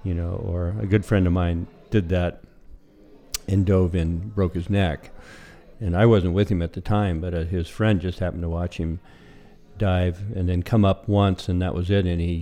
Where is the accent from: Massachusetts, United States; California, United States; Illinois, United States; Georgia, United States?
California, United States; Potter Valley; I grew up in Potter Valley and spent my whole life there. I will be 69 soon, and I've been away, of course, at school for 15 years, but basically I'm a farm-raised boy.